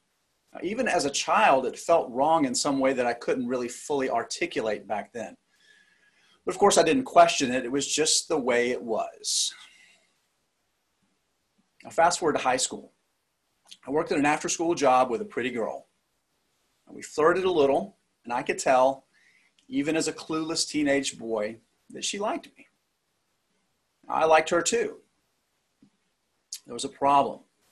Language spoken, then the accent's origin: English; Deep South, United States; I grew up in the Deep South.